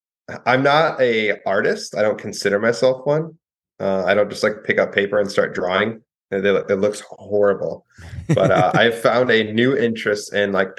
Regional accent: Arlington, Virginia, United States; born there; I was born in Arlington, Virginia.

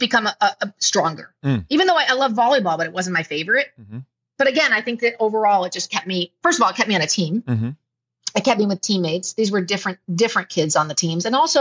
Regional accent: California, United States; And growing up in California, we were outside a lot.

